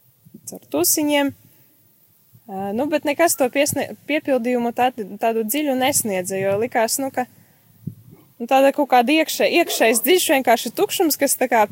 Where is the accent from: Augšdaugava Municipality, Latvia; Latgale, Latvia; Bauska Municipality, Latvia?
Augšdaugava Municipality, Latvia; Eglaine; Man šobrīd ir 25 gadi. Es nāku no Eglainas pagasta.